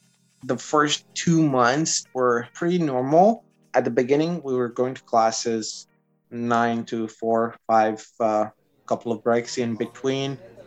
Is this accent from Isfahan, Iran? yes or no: no; Urmia, West Azerbaijan, Iran; moved away as an adult; also born or lived in Erbil, Iraq; Urmia, it's a mixed city, somehow like Toronto, but of course much less diversity. When I was 19, I moved to Erbil, Iraqi Kurdistan, for continuing my studies.